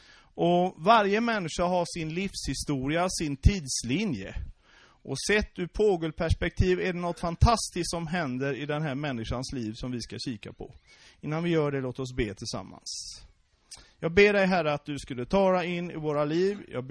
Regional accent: Västra Götaland County, Sweden; now in Halmstad, Sweden; Och jag är fiskarpojk ifrån Bohuslän, bor i Halmstad sedan 22 år tillbaks.

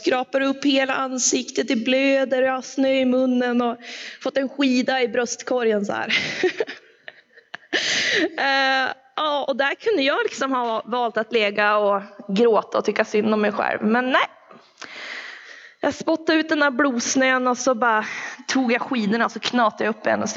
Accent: Norway; Swedish is a second language; Efternamnet kanske klingar både finskt och engelskt, men jag är norsk. Kommer från Norge

